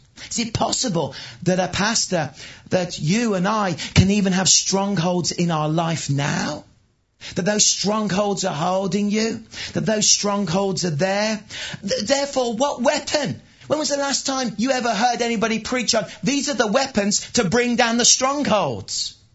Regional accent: West Midlands, United Kingdom; I may be in the West, but I was from the wilds of Worcestershire where our idols were the money we made, the cars we drove, and the Masonic lodges that we were part

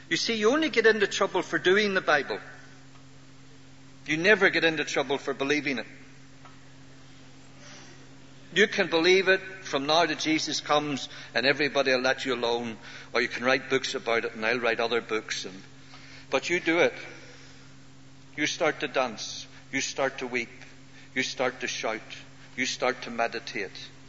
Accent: Belfast, Northern Ireland, United Kingdom; I'm from Ireland, from Belfast, from the Black North.

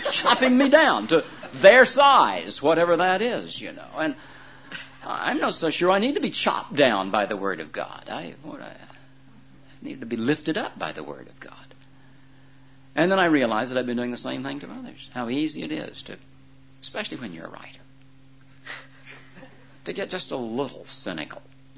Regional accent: United States; I'm an American, but I'm basically an Englishman at heart, and I have, you know, a lot of problems with some of the American ways that we do things.

